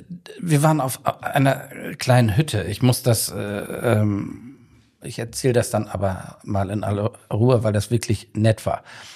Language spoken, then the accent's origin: German; Northern Germany, Germany; weil ich mich als Norddeutscher jenseits des Grünkohls